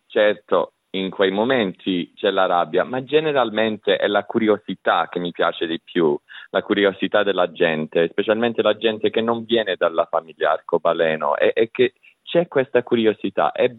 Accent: Australia; nella mia vita, crescendo, essere diverso in Australia, ma molto diverso

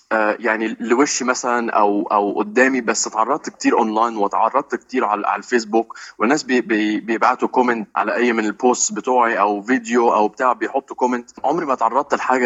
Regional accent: Egypt; now in Australia; أنا بتكلم على أصولي المسلمة وعلى أساس إن أنا جاي من بلد عربية وساكن في أستراليا

